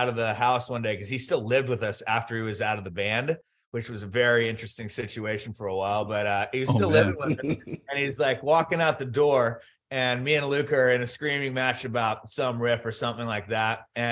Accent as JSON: {"language": "English", "town": "Melbourne", "region": "Victoria", "country": "Australia", "tie": "born or raised there", "moved": "as an adult", "said": "We grew up in Melbourne, Australia. We have an American mom that married an Aussie dad. And I grew up there from about 7 till 23."}